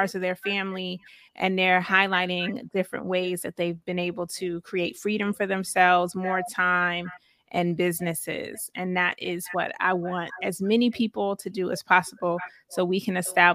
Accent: Georgia, United States; you know, I'm from Georgia. Back then, my bank was First Union.

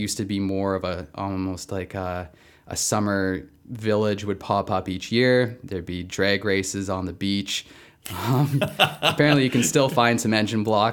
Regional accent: Nanaimo, British Columbia, Canada; also born or lived in Victoria, Canada; I grew up in Nanaimo.

